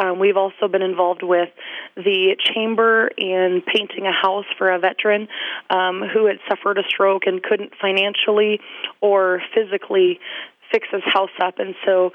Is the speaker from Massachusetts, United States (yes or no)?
no; Lemmon, South Dakota, United States; growing up in Lemon, South Dakota, my mother was very adamant that we should be involved in organizations.